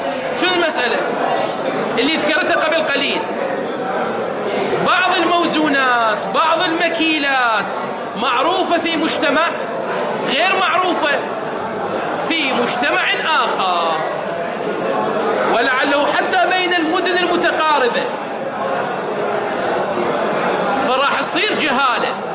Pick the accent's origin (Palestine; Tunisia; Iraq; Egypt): Iraq; هذه المصطلحات موجودة عندنا في العراق